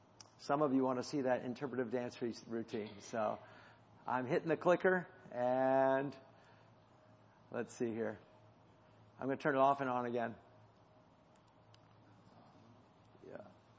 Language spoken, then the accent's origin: English; New Hampshire, United States; She's from Ohio, and I'm from New Hampshire. And we met in college in Florida.